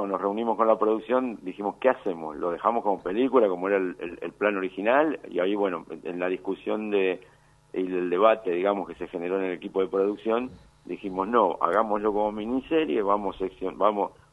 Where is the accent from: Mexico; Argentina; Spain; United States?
Argentina; San Miguel, Buenos Aires Province; porque casi todo el equipo somos de San Miguel, de acá de la Provincia de Buenos Aires